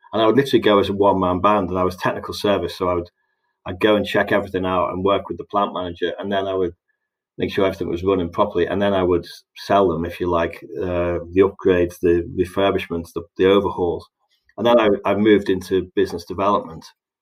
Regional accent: Liverpool, North West England, United Kingdom; I grew up originally in Liverpool

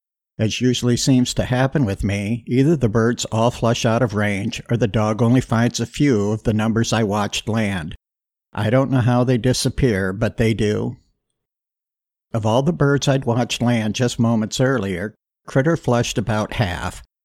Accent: Iowa, United States; I'd hunted pheasants a lot in my home state of Iowa

